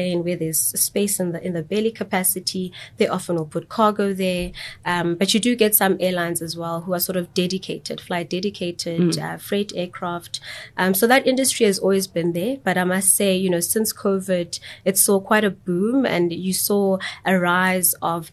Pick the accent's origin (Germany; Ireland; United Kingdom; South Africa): South Africa; I think even as a South African, you find now you fly more to Cape Town